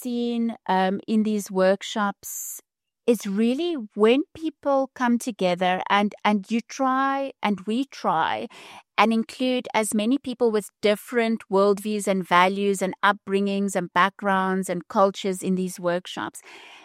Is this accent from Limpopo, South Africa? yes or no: no; Johannesburg, Gauteng, South Africa; So I'm a city slicker. I grew up in Johannesburg, in Melville, and I wasn't really ever very connected to nature.